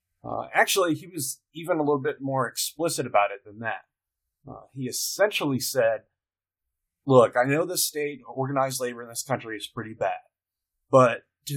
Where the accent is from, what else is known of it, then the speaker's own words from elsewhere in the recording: Knoxville, Tennessee, United States; I'm from Knoxville, Tennessee, which is home to our state's flagship university